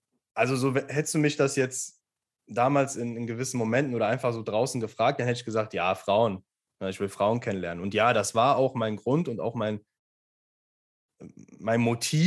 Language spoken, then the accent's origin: German; Leverkusen, North Rhine-Westphalia, Germany; now in Düsseldorf, Germany; ich komme ja aus Leverkusen, da geht jetzt nicht so viel. 150.000 Einwohner ist okay, aber Köln, Düsseldorf, das sind die Städte hier in NRW. Und ich bin damals mit 25 nach Düsseldorf gezogen